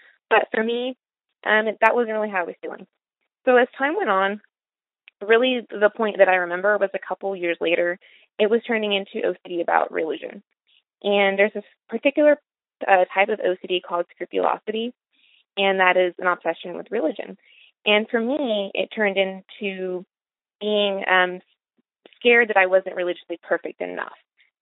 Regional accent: Texas, United States; All right. Well, to start off, I am from Texas. I will be 25 next week, actually. I was raised in a Christian household.

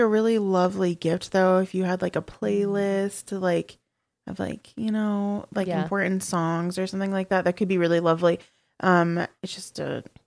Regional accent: Colorado, United States; we're from Colorado. We don't have a lot of fireworks around here.

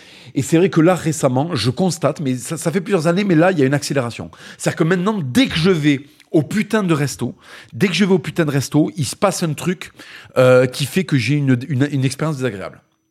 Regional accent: France; j'ai grandi en France, j'ai visité la France

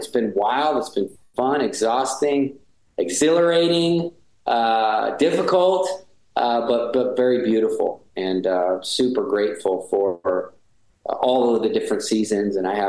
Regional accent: Montana, United States; I grew up in Montana, so I, you know, Canada was like almost a second home nation to me.

